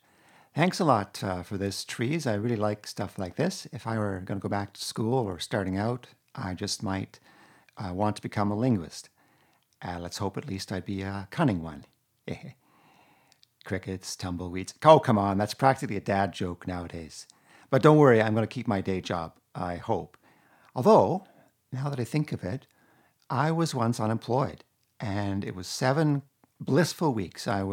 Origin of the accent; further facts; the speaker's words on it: Ontario, Canada; Well, I'm from Canada, but specifically part of Eastern Ontario called the Ottawa Valley.